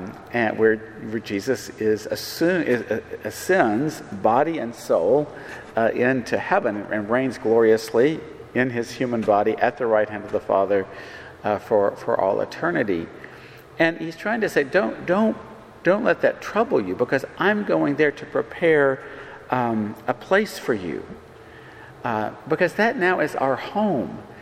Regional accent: Ashland City, Tennessee, United States; this man just on the street there in Ashland City, my hometown, came up and said, you know, do you know the way to McEwen?

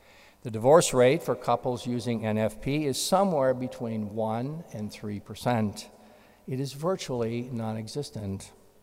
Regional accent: Red Lake Falls, Minnesota, United States; I grew up in Red Lake Falls, Minnesota, a primarily French and German community in northwest Minnesota.

